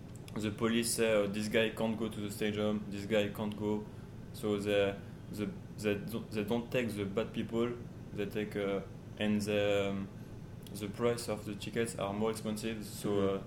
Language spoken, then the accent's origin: English; France; English is a second language; I'm from France, and you?